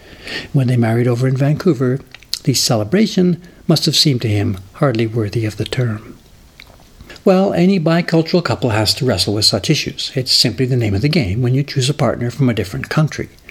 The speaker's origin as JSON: {"language": "English", "region": "England", "country": "United Kingdom", "tie": "born or raised there", "also_born_or_lived": "Canada", "said": "I grew up in England and Canada in the immediate post-war period."}